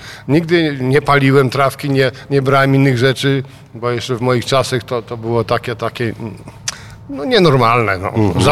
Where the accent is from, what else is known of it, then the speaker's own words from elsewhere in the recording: Złotoryja, Lower Silesian Voivodeship, Poland; Urodziłem się i wychowałem w Złotoryi, obok Legnicy.